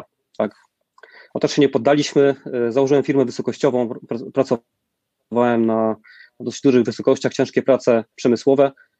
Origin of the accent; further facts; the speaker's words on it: Subcarpathian Voivodeship, Poland; Ja pochodzę z Podkarpacia, z takiej bardzo małej miejscowości.